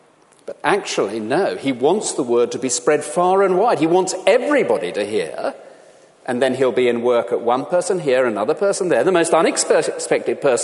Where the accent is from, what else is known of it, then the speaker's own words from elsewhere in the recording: South West England, United Kingdom; As a young boy growing up in the West Country, we had various implements on our very antiquated little farm